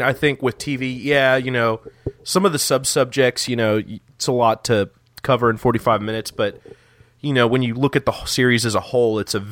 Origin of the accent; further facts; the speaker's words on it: Texas, United States; well, you know, when I was growing up in Texas